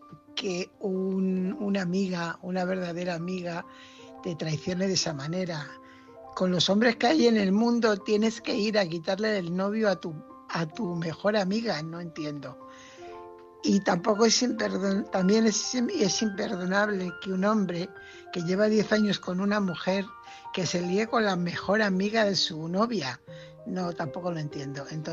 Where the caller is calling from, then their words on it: Fuenlabrada, Community of Madrid, Spain; corresponsal de Fuenlabrada.